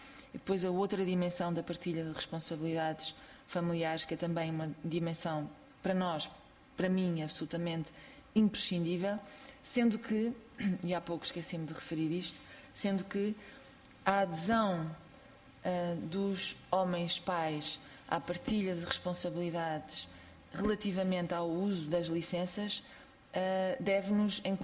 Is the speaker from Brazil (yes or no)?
no; Braga, Portugal; a Sra. Deputada Clara Marques Mendes e eu somos de Braga